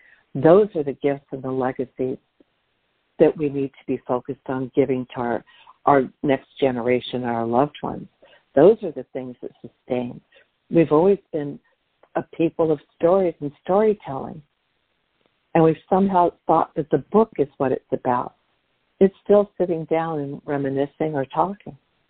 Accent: Los Angeles, California, United States; And I'm from Los Angeles, the land of earthquakes.

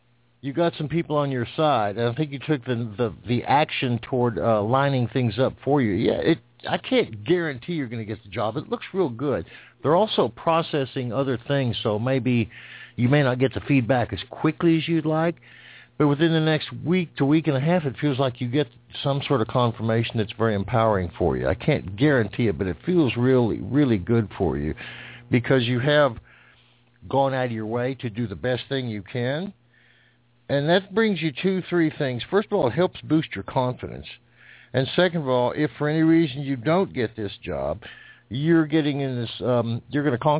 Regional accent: Plainfield, New Jersey, United States; born there; Hey, I was born in Plainfield, New Jersey. That was a while ago.

